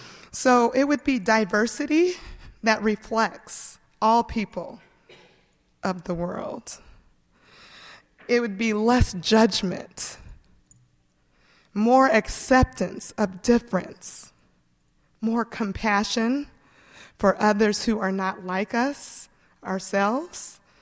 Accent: Eugene, Oregon, United States; Well, I grew up here in Eugene. My family came when I was 2 years old.

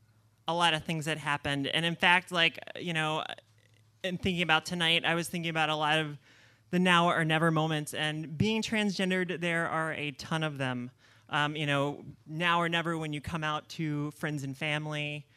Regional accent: Texas, United States; I grew up in Texas in a sort of like secluded little suburb.

